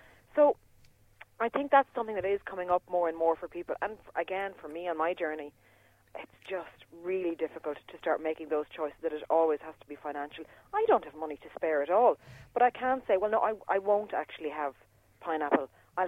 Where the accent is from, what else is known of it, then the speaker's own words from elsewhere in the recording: Spiddal, Connacht, Ireland; I was brought up in Spittle, and I suppose that's my background.